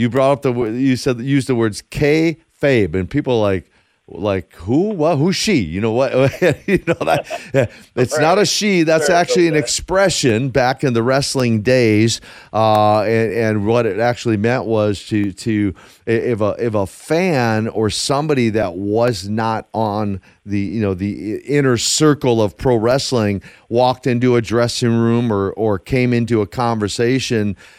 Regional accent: Minneapolis, Minnesota, United States; There was the AWA with Vern Gagne, based out of my hometown of Minneapolis, Minnesota.

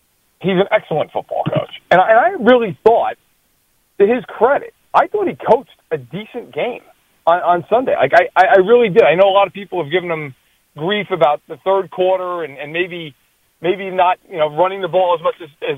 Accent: East Coast, United States; I'm from the East Coast.

